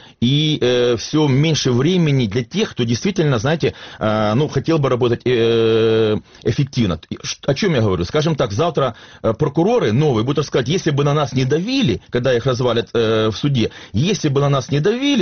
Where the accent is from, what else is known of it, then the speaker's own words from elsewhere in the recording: Mykolaiv, Mykolaiv Oblast, Ukraine; Я как уроженец Николаева